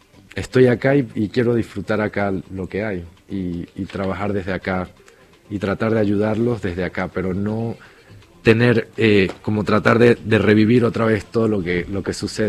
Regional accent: Venezuela; now in Argentina; Prácticamente salí huyendo de Venezuela.

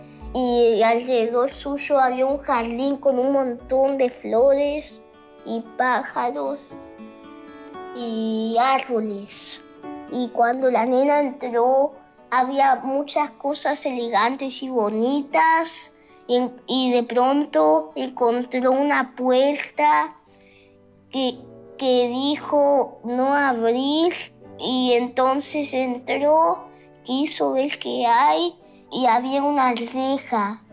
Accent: Goya, Corrientes, Argentina; soy de Goya Corrientes.

